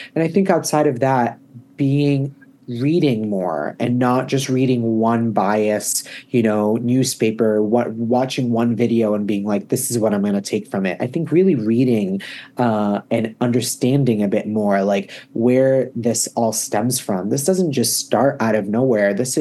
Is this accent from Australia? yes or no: no; Lebanon; moved away; older, I get more and more attached to Lebanon. And I think it's such a weird thing. But like when we moved here from Lebanon, I was like, I didn't really care as much about my culture, but I feel like now I'm so embedded in it